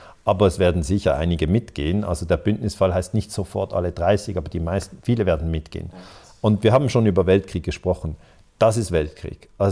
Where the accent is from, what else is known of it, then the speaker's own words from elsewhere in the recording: Switzerland; Ich finde schon, aber ich bin Schweizer, weißt du?